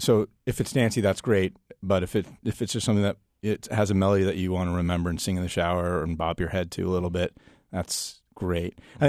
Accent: New Jersey, United States; I'm from New Jersey, so I was like, I wasn't as enamored with New York City as they were.

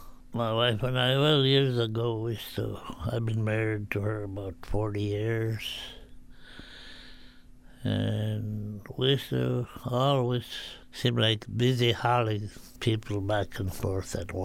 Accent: Bethel, Alaska, United States; now in Dillingham, United States; I'm 87 years old. I was born and raised in Bethel area and moved to Dillingham when I was about 17 years old.

